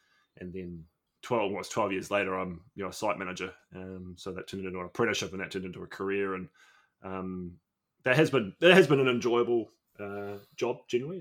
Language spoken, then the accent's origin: English; New Zealand; I'm a Kiwi. I'm from New Zealand, it's been actually been a pretty nice country to grow up in, to be honest. And I'm in my mid 30s, born in 85, child of the 90s kind of thing.